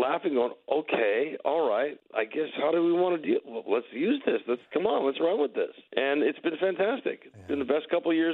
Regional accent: North Hollywood, California, United States; And, like, we're from North Hollywood, dude.

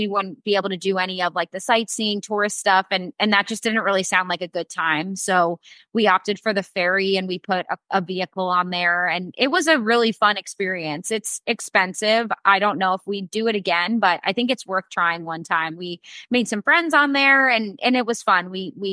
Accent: New Jersey, United States; moved away as an adult; We're both from New Jersey, and we went to PT school and undergrad in New Jersey. We'd made a really big first move away from home. We went to Arizona.

